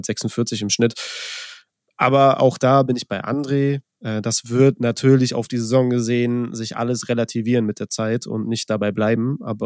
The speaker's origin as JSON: {"language": "German", "town": "Cologne", "region": "North Rhine-Westphalia", "country": "Germany", "said": "ich als Kölner."}